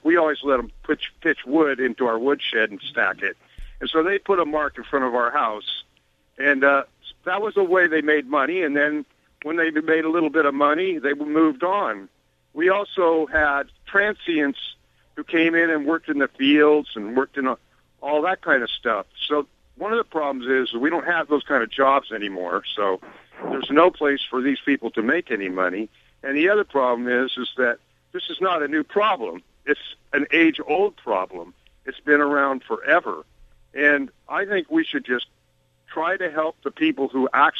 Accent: Eugene, Oregon, United States; I grew up in Eugene. I'm almost 70 years old.

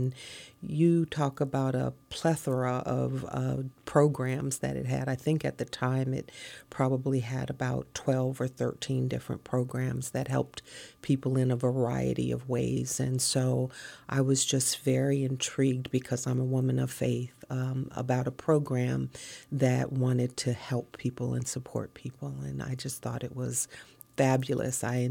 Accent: Buffalo, New York, United States; Well, I grew up in Buffalo, New York.

